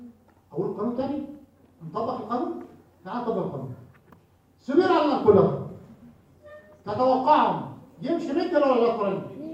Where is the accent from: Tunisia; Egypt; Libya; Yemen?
Egypt; من اشهر اسئله الريتر عندنا في مصر.